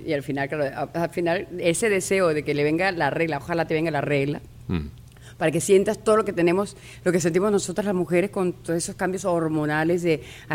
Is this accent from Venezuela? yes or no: yes; Venezuela; moved away; yo salí hace años de Venezuela y quiero reconectar otra vez y quiero ese olor otra vez, sentirlo, comer mi comida, esa playa